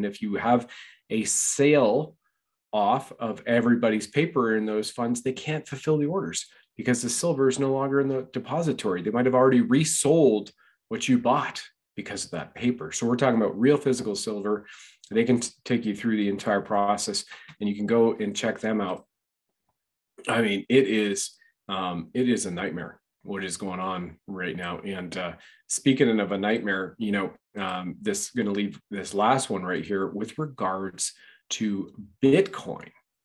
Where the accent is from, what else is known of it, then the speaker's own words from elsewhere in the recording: Canada; growing up in Canada